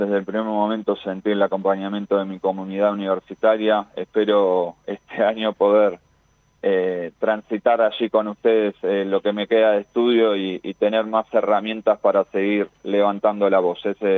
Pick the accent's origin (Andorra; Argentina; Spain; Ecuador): Argentina; Por eso fui, porque soy argentino, porque tengo derechos constitucionales